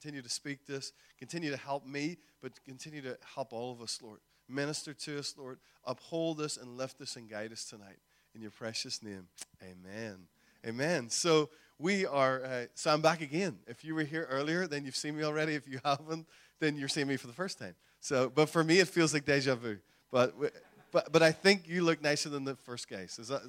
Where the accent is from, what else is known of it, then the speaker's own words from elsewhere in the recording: Northern Ireland, United Kingdom; We are from Northern Ireland, as said already.